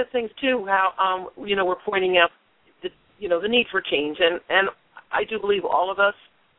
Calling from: North Carolina, United States; I'm actually calling from North Carolina. I recently moved to North Carolina

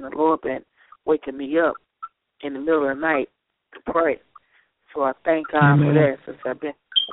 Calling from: Chicago, Illinois, United States; And I'm calling from Chicago.

